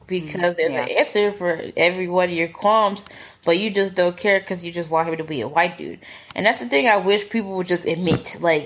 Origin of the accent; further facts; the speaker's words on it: United States; born there; I'm Nigerian, but I was born in America, so it makes me Nigerian American.